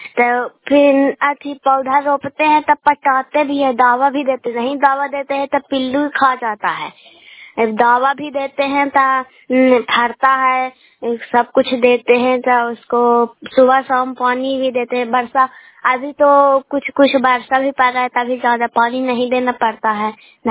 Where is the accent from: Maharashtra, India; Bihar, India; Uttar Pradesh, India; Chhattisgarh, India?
Bihar, India; मैं नालंदा जिला के रहने वाली हूँ। मैं सलमान चक से बोल रहे हैं, मैं गोरखपुर पंचायत से बोल रहे हैं।